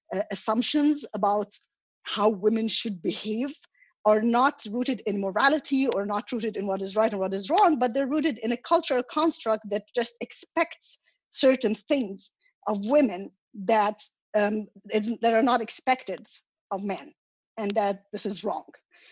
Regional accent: Egypt; moved away as an adult; now in United States; I came to the US when I was 23 and I grew up in Egypt

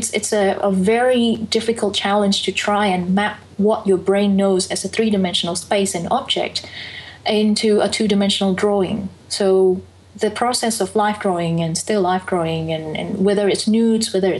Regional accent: Indonesia; Because I grew up in Indonesia, it's a very difficult country to survive. And as an Indonesian

